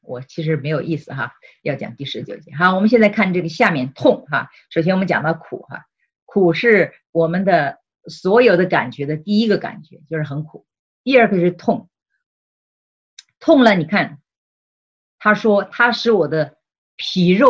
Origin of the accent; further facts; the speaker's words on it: China; 小的时候我在中国长大的时候，有时候生病了，我记得我喝中药